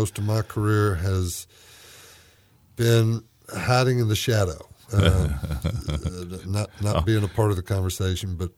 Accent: Shelbyville, Tennessee, United States; also born or lived in Montgomery; I'm from Shelbyville, Tennessee.

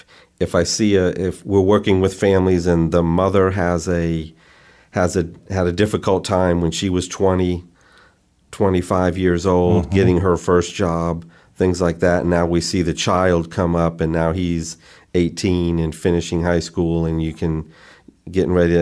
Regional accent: Orlando, Florida, United States; Yes, I grew up in Orlando.

